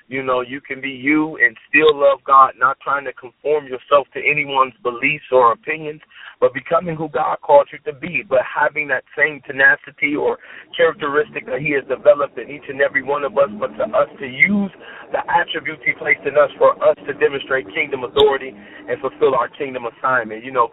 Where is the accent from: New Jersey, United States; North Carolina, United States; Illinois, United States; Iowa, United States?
Illinois, United States; North Chicago; Born and raised in North Chicago, two parents, born and raised in a two-parent household.